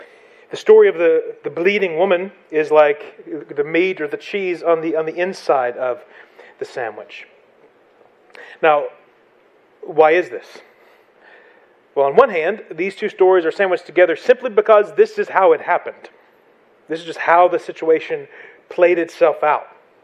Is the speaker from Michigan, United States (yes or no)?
no; Tennessee, United States; I'm from East Tennessee, and that's just a fancy way of talking about two narratives